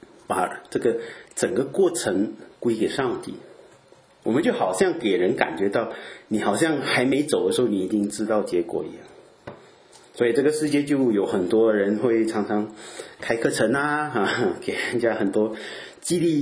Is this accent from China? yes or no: no; Malaysia; now in Europe; 特别是我们马来西亚人没有几个人会来欧洲的，通常去澳洲去北美这样